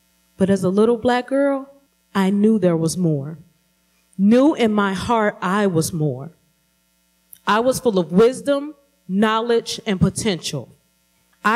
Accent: Chicago, Illinois, United States; I grew up on the South Side, what we affectionately called the low end, where poverty, drugs, teen pregnancy, and alcoholism were the norm.

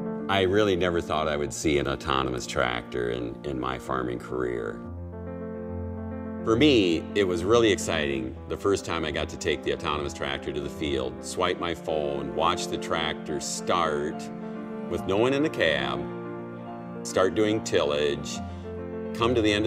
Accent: Blue Earth, Minnesota, United States; I'm a farmer from Blue Earth, Minnesota.

